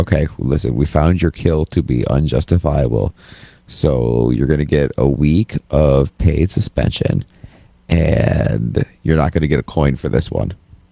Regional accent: Ohio, United States; I'm from Ohio, and that was the big joke about Kent State.

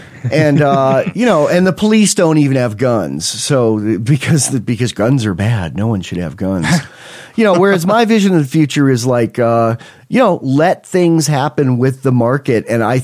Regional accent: New York, United States; Speaking of money, I grew up near the Canadian border in upstate New York, and we used to get a lot of Canadian change, pennies, nickels, dimes, quarters in our change.

